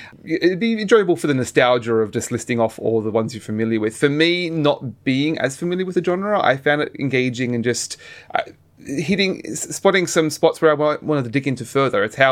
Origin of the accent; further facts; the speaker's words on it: Australia; even me growing up in Australia